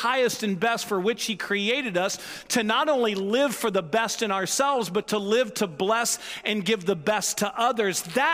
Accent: St. Louis, Missouri, United States; My brother and I, we were raised in St. Louis, very, very cold winters.

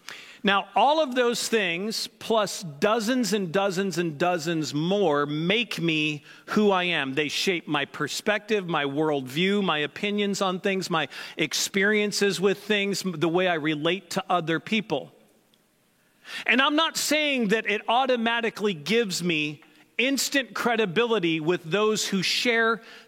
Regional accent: Midwest, United States; I'm in my late 40s. I was raised in the Midwest.

